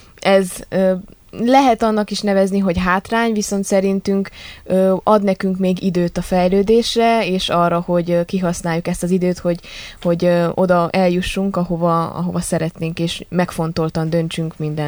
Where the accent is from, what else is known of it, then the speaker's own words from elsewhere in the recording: Reghin, Mureș County, Romania; also born or lived in Transylvania; Szászrégenből származunk